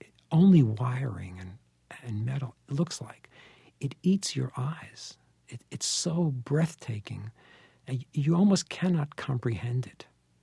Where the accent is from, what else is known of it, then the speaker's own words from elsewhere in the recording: New York City, New York, United States; I mean, I am a New Yorker, born here, and I was a street photographer first.